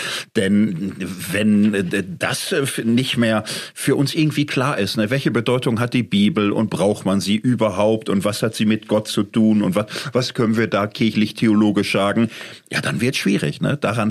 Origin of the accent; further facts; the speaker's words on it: Gelsenkirchen, North Rhine-Westphalia, Germany; ich komme aus dem Ruhrgebiet, aus dem wunderschönen Gelsenkirchen, da bin ich groß geworden.